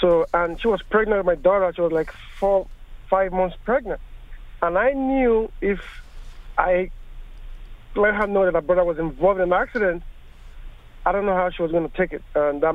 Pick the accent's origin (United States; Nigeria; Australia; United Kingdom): Nigeria; I'm from Nigeria originally.